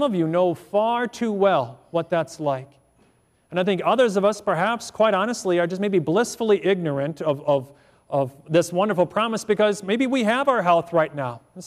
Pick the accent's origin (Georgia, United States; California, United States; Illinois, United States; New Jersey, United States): Illinois, United States; and we grew up in Illinois.